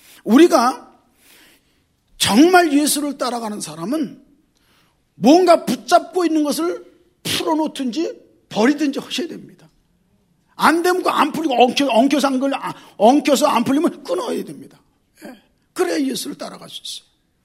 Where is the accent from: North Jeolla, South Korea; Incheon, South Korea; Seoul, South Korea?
Incheon, South Korea; Yeongjong; 제가 인천이 고향이잖아요. 더 정확히 말하면 영종도잖아요.